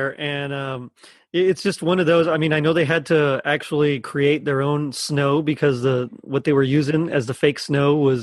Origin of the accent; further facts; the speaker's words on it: Texas, United States; and I'm from actually South Texas